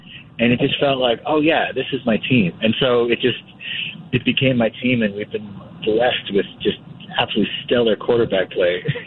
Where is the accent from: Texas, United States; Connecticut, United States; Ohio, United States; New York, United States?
Connecticut, United States; I grew up in Connecticut, and so, you know, the New England Patriots were a Boston team, so I didn't want to root for them.